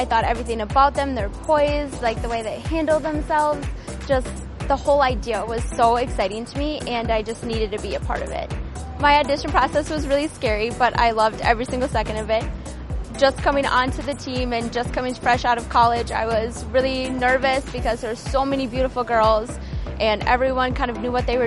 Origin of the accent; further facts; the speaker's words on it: Big Lake, Minnesota, United States; I'm from Big Lake, Minnesota, and I am a rookie.